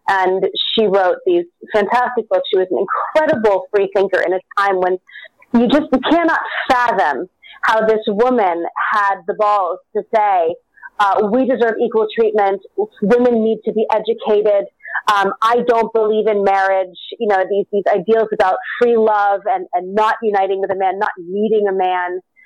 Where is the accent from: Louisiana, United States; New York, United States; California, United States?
New York, United States; New York City; I grew up in New York City, and I was always told that I could do whatever I wanted.